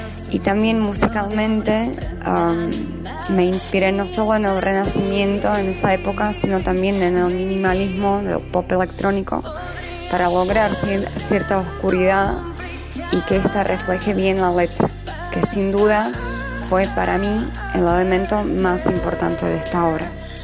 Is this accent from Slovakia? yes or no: yes; Slovakia; now in Santa Fe, Argentina; cantautora de Eslovaquia, radicada en la ciudad de Santa Fe, donde vivo y trabajo ya hace varios años.